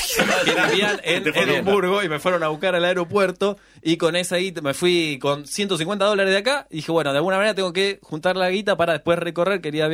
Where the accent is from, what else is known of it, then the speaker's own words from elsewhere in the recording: Jardín América, Misiones, Argentina; also born or lived in Edinburgh; viví en Misiones, de hecho, Jardín América. Viví en Jardín América.